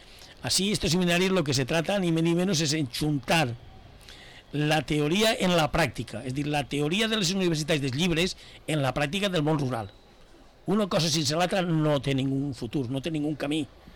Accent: Valencian Community, Spain; jo traque el pit, jo sóc de València

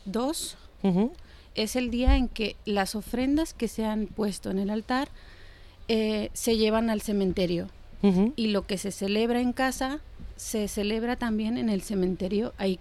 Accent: Huejutla, Hidalgo, Mexico; De la zona huasteca, la regió huasteca del estat d'Hidalgo. Jo soy de Huejutla.

